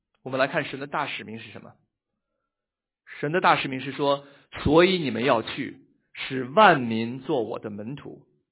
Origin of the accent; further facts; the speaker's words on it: Beijing, China; 我从小是在北京长大的啊，